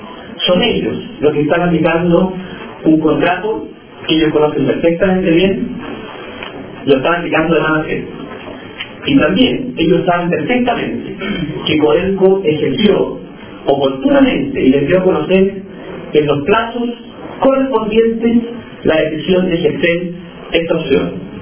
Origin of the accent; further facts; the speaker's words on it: Chile; que somos todos los chilenos